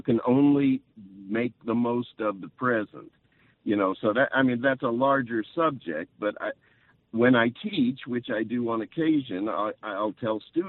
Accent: St. Louis, Missouri, United States; Let me just say, St. Louis is my hometown, and any time to visit telephonically or cyberspatially or any other way makes it a good day for me.

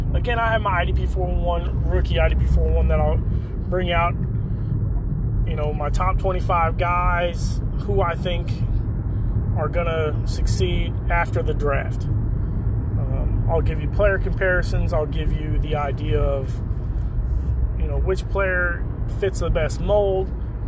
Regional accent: Oklahoma, United States; obviously, if you know me, I'm from Oklahoma.

